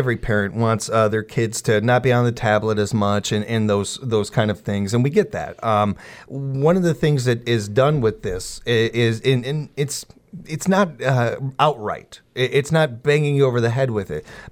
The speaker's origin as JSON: {"language": "English", "town": "Chicago", "region": "Illinois", "country": "United States", "tie": "born or raised there", "said": "I was very lucky growing up in Chicago in a melting pot"}